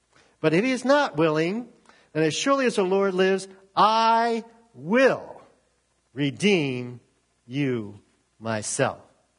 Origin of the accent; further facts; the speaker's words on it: Glen Burnie, Maryland, United States; I grew up in Glen Burnie. We have a Glen Burnieite here with us this morning. And moved to this area in 1975.